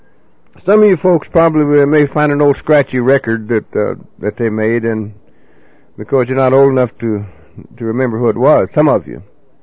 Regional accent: Oklahoma, United States; moved away as an adult; also born or lived in Southern California, United States; And I'm Cherokee from the Holy Land of Oklahoma.

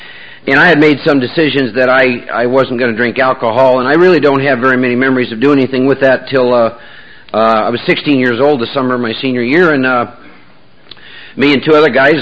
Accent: Iowa, United States; I was born and raised back in Iowa, Norwegian farming community

